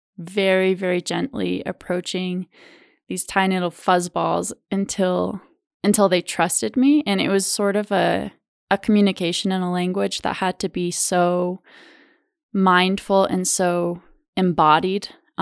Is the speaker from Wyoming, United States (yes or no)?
yes; Wyoming, United States; I grew up in Wyoming, and we actually had rabbits as kids.